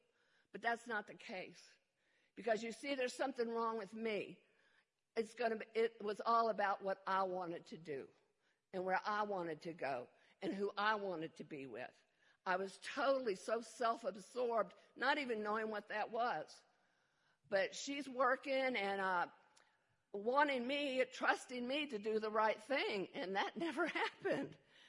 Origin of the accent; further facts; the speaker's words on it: Georgia, United States; born there; also born or lived in Germany; I was born in Georgia, and then we went to Germany.